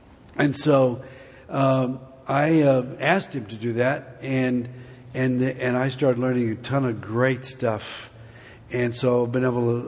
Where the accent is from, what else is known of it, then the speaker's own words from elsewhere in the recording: Long Beach, California, United States; also born or lived in Lakewood; now in Colorado Springs, United States; I was raised here in Long Beach and Lakewood, so I know when I see all the things that are going on back here. I'm in Colorado Springs now.